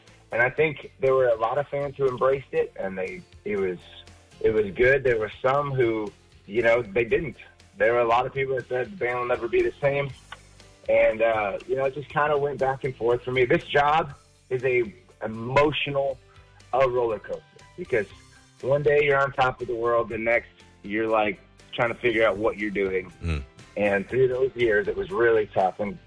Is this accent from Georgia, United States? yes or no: no; Detroit, Michigan, United States; born there; and I was born in Detroit, which honestly, Detroit and Toledo are only about 50 minutes apart.